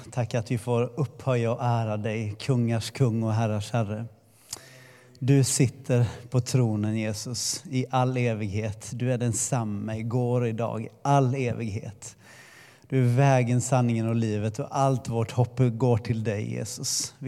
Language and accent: Swedish; Sävsjö, Jönköping County, Sweden; Jag är en person som är född och uppvuxen i Småland, i en liten håla som heter Sävsjö. Växte upp i en brasiliansk-svensk familj. Så mina rötter har jag till stor del i Brasilien genom min pappa